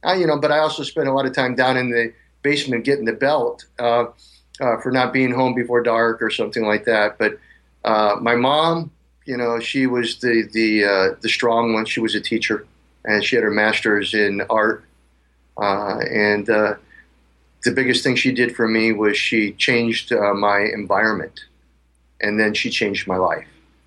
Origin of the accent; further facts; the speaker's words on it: Fremont, Ohio, United States; now in Tampa Bay area, United States; I grew up in Fremont, Ohio, a little town kind of, I guess, close to Sandusky, Ohio, or near Toledo, somewhere in there, on a kind of a farm. We lived right next to a dairy farm.